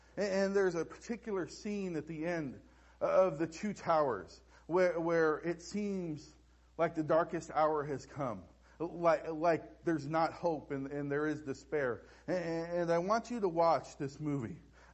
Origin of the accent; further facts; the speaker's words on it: California, United States; For those of you who lived in this area, and I grew up in Orange County, so I don't know, but I've heard the stories.